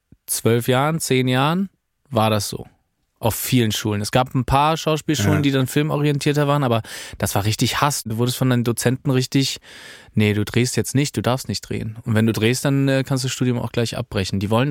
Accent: Berlin, Germany; Ich komme aus Berlin. Ich bin gebürtiger Berliner.

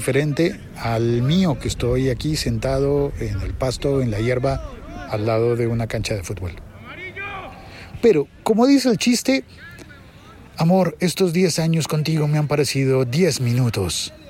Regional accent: Colombia; Ahora, eso no pasa ni en China ni en mi país, Colombia. Tampoco pasa en Perú.

